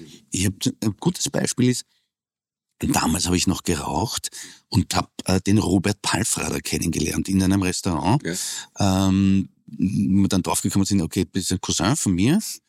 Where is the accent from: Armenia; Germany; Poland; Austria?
Austria; Lower Austria; also born or lived in Vienna; Ja, aber ich bin ja in Wien aufgewachsen. Also eigentlich in Niederösterreich.